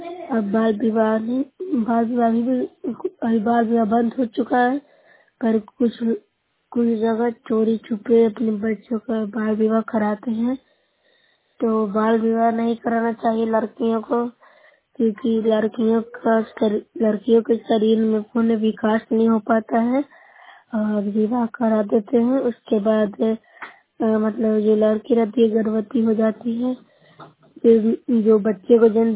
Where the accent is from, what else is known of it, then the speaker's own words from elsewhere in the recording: Bihar, India; मैं न्यू सराय ब्लॉक से हूँ, जिला नालंदा से बोल रही हूँ।